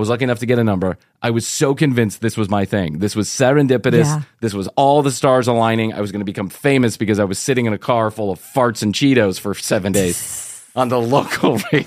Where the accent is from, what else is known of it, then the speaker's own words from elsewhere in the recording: Atlanta, Georgia, United States; from Atlanta, Georgia.